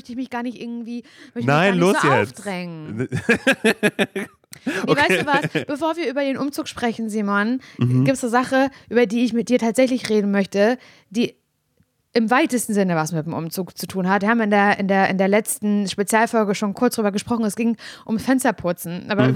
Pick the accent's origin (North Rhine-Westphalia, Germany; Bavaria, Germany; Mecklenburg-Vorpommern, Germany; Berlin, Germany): Mecklenburg-Vorpommern, Germany; Parchim; Ja, und hier sitze ich halt als an im Jugendschreibtisch in Parchim in meiner Heimatstadt.